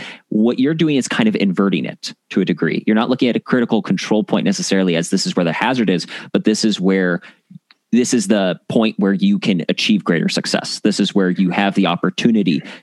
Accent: Wisconsin, United States; I'm from Wisconsin.

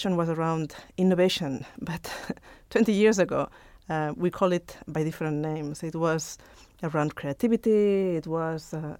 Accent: Barcelona, Catalonia, Spain; moved away as an adult; now in Asia; So I'm originally from Barcelona in Spain, and I've been in Asia for the past 12 years.

